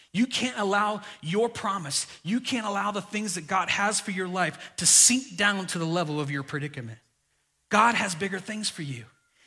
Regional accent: Florida, United States; I grew up in Florida, loved it, man. And as teenagers, we did crazy things.

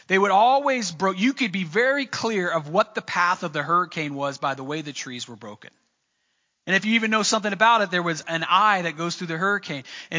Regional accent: Florida, United States; And I grew up in Florida where that was pretty normal for us.

